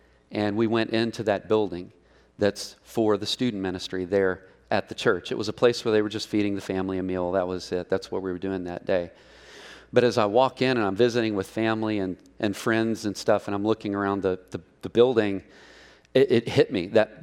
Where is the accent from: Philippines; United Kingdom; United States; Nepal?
United States; Mineola, Texas; I grew up in First Baptist Church in Mineola, Texas. I don't know if you know where that's at, but go to Tyler and keep going north, and you'll run into it.